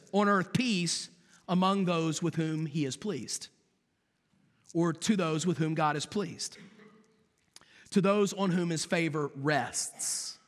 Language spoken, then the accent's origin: English; West Virginia, United States; I'm from West Virginia. We didn't even wash our hands.